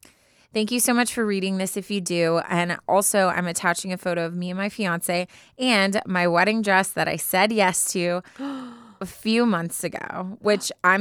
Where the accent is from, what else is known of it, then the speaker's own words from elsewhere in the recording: Chicago, Illinois, United States; now in Boston, United States; I was born and raised in Chicago, but I've lived in Boston for the past 4 years for work after graduating college in Michigan in 2019.